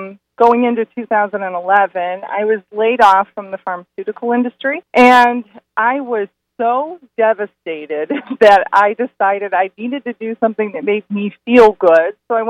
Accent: Highland Park, Illinois, United States; I grew up in Highland Park, a suburb

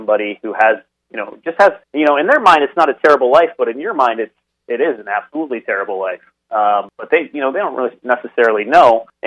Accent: Hubbardston, Michigan, United States; So I grew up in Hubbardston, Michigan. It's a town right outside of Lansing, Michigan, and just a little village, about 300 people. So I'm originally from Michigan.

